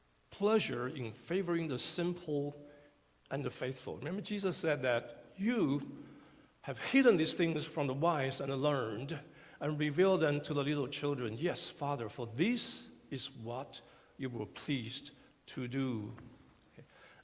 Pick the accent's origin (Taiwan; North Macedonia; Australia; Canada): Taiwan; now in United States; I was raised in Taiwan, and my parents came from China, and I grew up in the States.